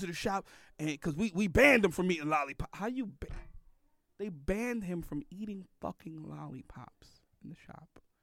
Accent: New York, United States; that's the fucked up part about 9/11 as a New Yorker, right?

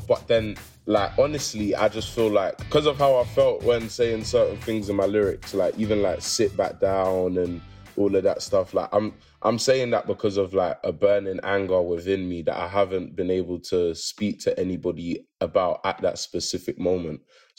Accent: London, United Kingdom; We're all from London

